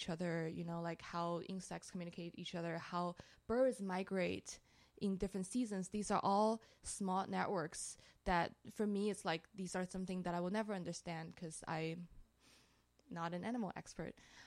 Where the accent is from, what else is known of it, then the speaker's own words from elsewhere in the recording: Shanghai, China; also born or lived in Los Angeles, United States / London, United Kingdom / New York, United States; I grew up in cities all my life. I'm from Shanghai, and I lived in LA, and I lived in London, and I lived in New York.